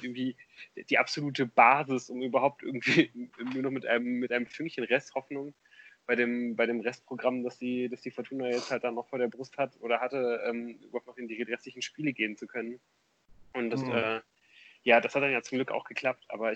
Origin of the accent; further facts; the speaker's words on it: Cologne, North Rhine-Westphalia, Germany; ich kann euch auch wirklich jetzt nur mal erzählen, hier gerade als Kölner